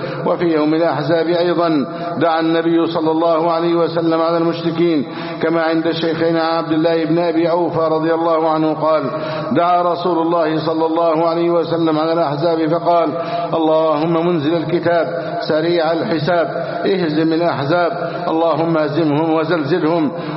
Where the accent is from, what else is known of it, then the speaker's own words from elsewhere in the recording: Egypt; اللهم احفظ بلدنا مصر أمنا أمانا